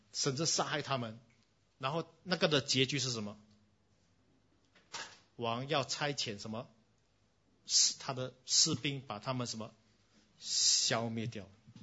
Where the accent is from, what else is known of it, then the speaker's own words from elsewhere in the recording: Singapore; 你们新加坡人，我们新加坡人如果要摆一个婚宴要多久？